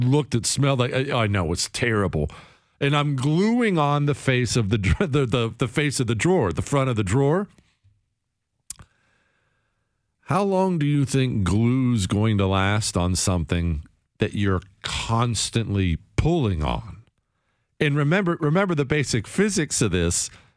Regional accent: Ohio, United States; You know, I grew up in Ohio. I told you this, and we used to go down to West Virginia for vacation because it was right next door.

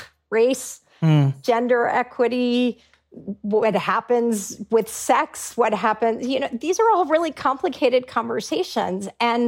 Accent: Texas, United States; just like in my home state of Texas

